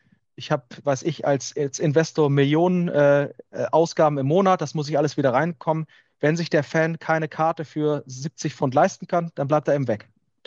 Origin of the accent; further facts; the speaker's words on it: London, United Kingdom; German is a second language; Also ich komme aus London, ich habe wahrscheinlich dann noch ein etwas höheres Gehalt als jemand aus Liverpool